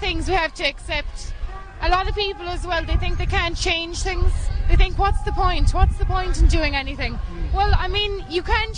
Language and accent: English; Limerick, Munster, Ireland; I'm from Limerick.